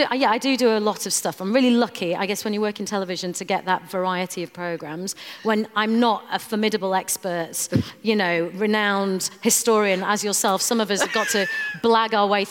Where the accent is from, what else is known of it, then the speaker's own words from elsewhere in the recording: Bradford, Yorkshire and the Humber, United Kingdom; So I grew up in Bradford and in Yorkshire.